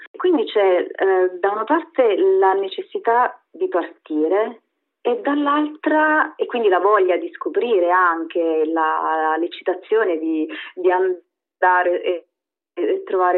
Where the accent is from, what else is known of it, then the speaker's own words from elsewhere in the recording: Campobasso, Molise, Italy; Sono molisana, sono nata a Campobasso e quando ero ragazzina io volevo suonare la chitarra